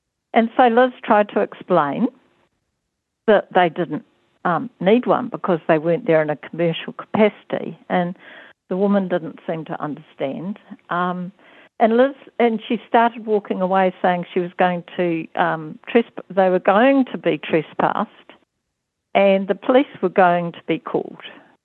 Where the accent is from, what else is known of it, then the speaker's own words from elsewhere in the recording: New Zealand; Now, as a New Zealander, I have always thought, Rodney